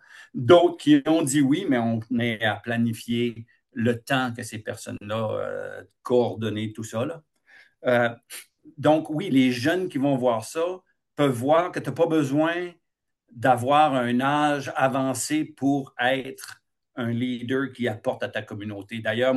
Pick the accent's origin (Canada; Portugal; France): Canada; the Maritimes; moi, je suis acadien.